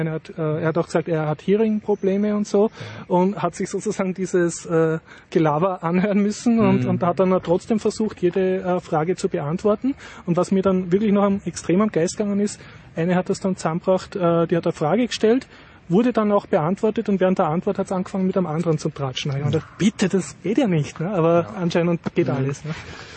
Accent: Austria; German is a second language; was für mich als Österreicher sehr Peinliches passiert

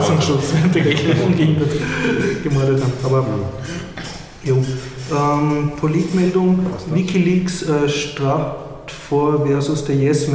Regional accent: Austria; Und was ich jetzt halt anmerken möchte, als Österreicher, in Deutschland gibt es zumindest eine parlamentarische Anfrage zu dem Thema

